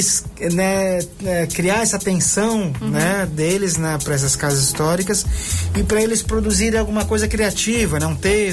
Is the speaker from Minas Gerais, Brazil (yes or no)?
no; Rio Grande do Sul, Brazil; also born or lived in Florianópolis; now in Brusque, Brazil; Eu sou gaúcho, uhum. Mas eu tô em Brusque há 7 anos.